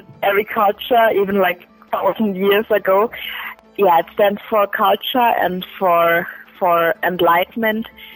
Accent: Germany; English is a second language; now in Edinburgh, United Kingdom; I'm originally from Germany, and since half a year I'm in Edinburgh, and I study here Master in Interaction Design.

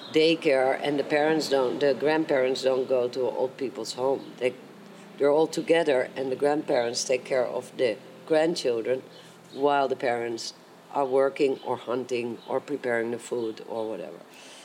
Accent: Netherlands; English is a second language; moved away as an adult; now in Ibiza, Spain; from Holland. But I live here since 30 years in Ibiza. A mother of six, four daughters, two sons, a grandmother to three, and two more on the way.

